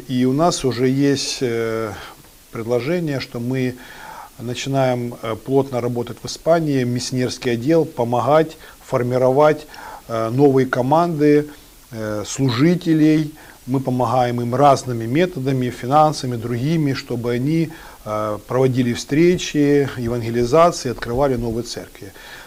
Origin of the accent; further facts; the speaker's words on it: Eastern Ukraine, Ukraine; Я родился в Украине в 1967 году, в апреле месяце, и родился в христианской семье.